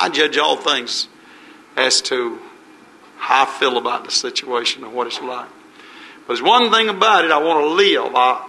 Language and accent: English; United States; I happen to know I'm from America. And I know what's going on over there.